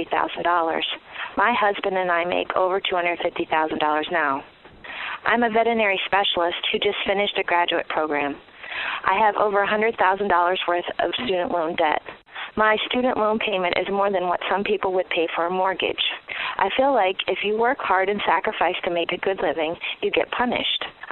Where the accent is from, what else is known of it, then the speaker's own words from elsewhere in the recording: Michigan, United States; I'm from Michigan.